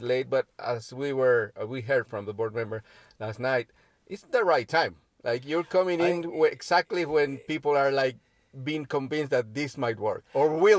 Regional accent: Mexico; I'm from Mexico.

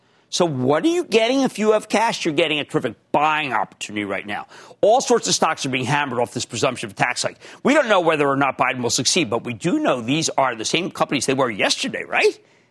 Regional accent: New Jersey, United States; Let's go to Patrick in my home state of New Jersey.

